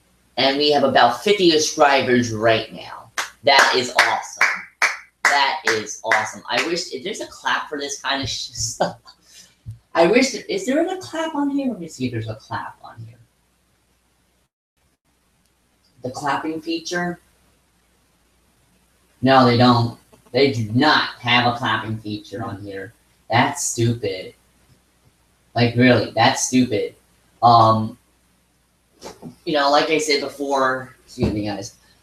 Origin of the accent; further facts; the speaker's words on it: Edison, New Jersey, United States; I'm 22 years old. I was born and raised in Edison, New Jersey. I come from an Italian and Irish family.